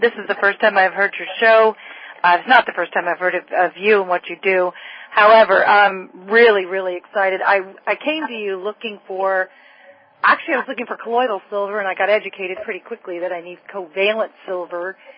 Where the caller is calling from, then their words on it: Atlanta, Georgia, United States; from Atlanta.